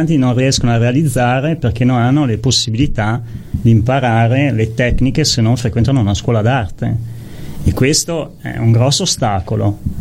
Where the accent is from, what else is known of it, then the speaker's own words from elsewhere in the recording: Trentino-Alto Adige, Italy; born there; Noi siamo nati in Trentino e saremo sempre trentini